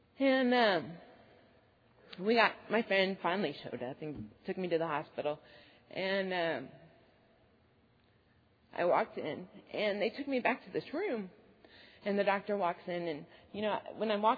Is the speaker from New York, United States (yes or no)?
no; Kansas City, Missouri, United States; now in Lebanon, United States; made this crazy decision to move to Lebanon, Missouri, and this little podunk hick town, because I was from Kansas City, you know, this high class upper.